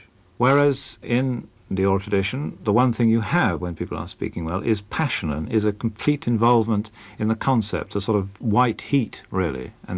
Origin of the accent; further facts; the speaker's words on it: Bournemouth, South West England, United Kingdom; born there; accent: Received Pronunciation; I was born in Bournemouth, and I suspect as a child spoke a sort of Hampshire, such as there is in Bournemouth.